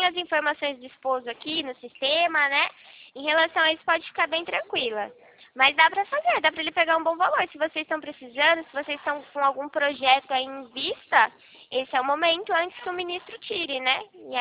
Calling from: Rio Claro, São Paulo, Brazil; Eu falo de Rio Claro, São Paulo.

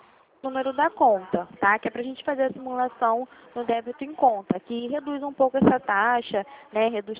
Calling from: Rio de Janeiro, Brazil; Eu falo do Rio de Janeiro.

